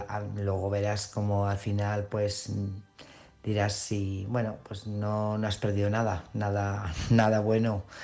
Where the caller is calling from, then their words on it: Burgos, Castile and León, Spain; corresponsal de Burgos.